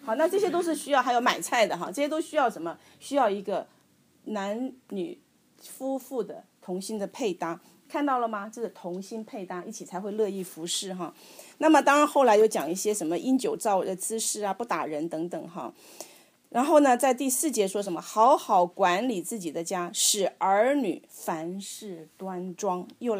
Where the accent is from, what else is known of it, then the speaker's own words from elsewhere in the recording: China; 其实我常常在思考，我们中国人很比较保守，比较含蓄。